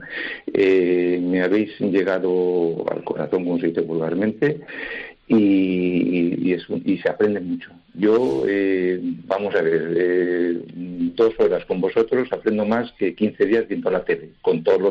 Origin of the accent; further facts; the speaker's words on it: Valencia, Valencian Community, Spain; porque yo soy de Valencia.